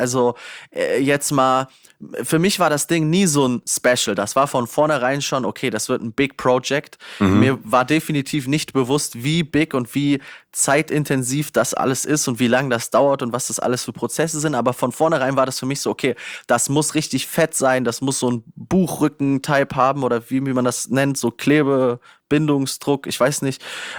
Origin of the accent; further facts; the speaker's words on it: Hesse, Germany; das lag bei uns in Nordhessen irgendwie in jeder Postfiliale und jeder Bankfiliale irgendwie.